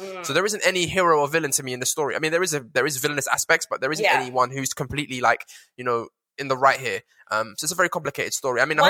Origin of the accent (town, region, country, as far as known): United Kingdom